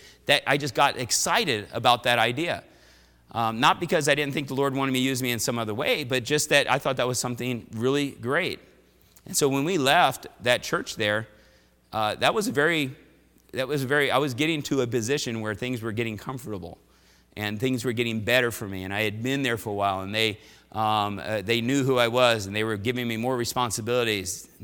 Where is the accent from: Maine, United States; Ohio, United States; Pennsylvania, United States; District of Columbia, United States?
District of Columbia, United States; Washington; I grew up in the Washington, D.C. area. The political capital of the world, really.